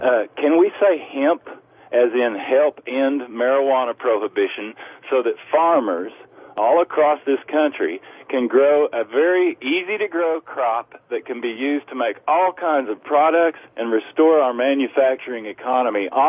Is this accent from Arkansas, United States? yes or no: no; Oklahoma, United States; Just like to say, I'm from Oklahoma, and we are noted as a gas and oil state.